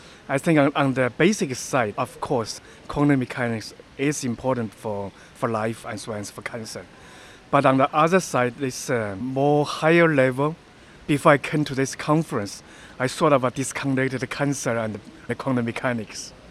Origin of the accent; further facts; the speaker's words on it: Shanghai, China; English is a second language; I'm from Shanghai.